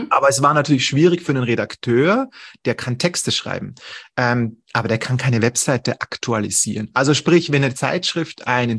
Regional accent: Austria; bei uns in Österreich dauert die Schule, wenn du eine höhere bildende Schule machst und nicht so die allgemeine Schule machst, dauert die bei uns bis 19

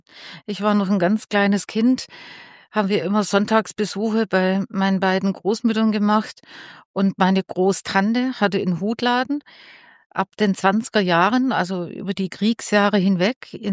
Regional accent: Herrenberg, Baden-Württemberg, Germany; born there; Ich komme gebürtig aus Herrenberg.

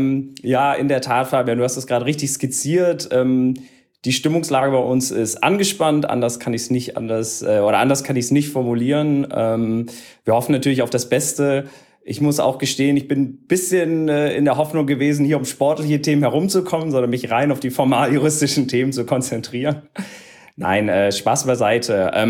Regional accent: Berlin, Germany

